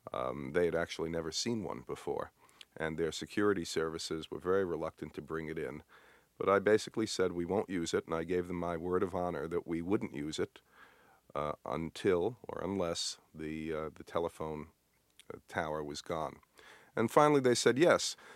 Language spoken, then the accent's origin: English; United States; I'm an American citizen